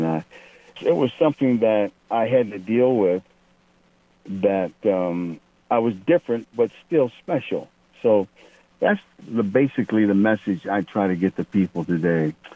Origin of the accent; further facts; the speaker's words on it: Cincinnati, Ohio, United States; I grew up in Cincinnati, as you said, and my dream was to play professional football.